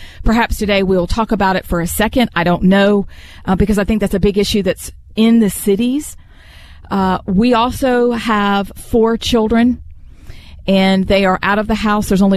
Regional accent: Hershey, Pennsylvania, United States; born there; I was born in Hershey, PA, so shout out to my Pennsylvania family.

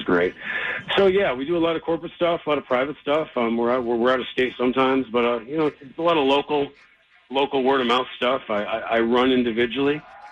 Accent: Syracuse, New York, United States; I grew up near Central New York, near Syracuse.

